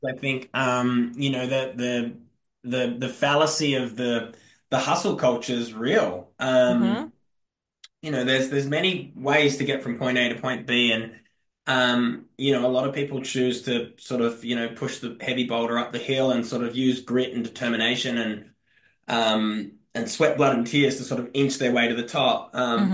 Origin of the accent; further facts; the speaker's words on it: Australia; moved back home to the tiny desert town that I grew up in Australia to live with my mum